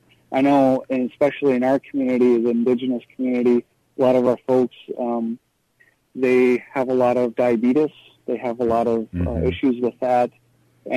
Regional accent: Strawberry Lake, Minnesota, United States; I'm originally from Strawberry Lake on White Earth Reservation.

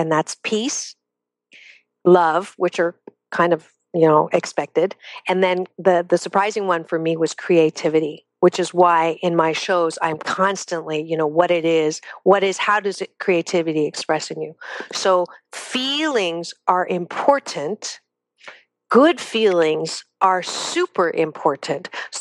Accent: United States; We're American. We don't like to work at things too long.

